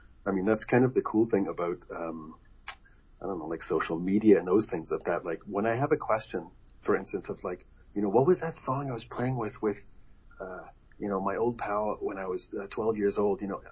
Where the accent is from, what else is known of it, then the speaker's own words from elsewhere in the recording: Canada; And so we grew up in Canada in a suburban house